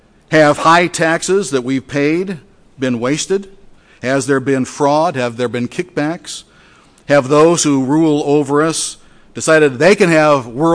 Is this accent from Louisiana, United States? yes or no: no; Detroit, Michigan, United States; You know, I'm a Detroiter, born and bred. I was not born in a suburb, I was born in Detroit. And I remember, I was born in 1952.